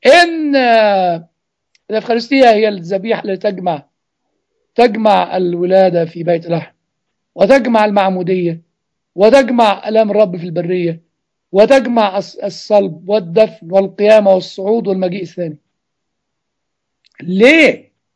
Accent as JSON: {"language": "Arabic", "country": "Egypt"}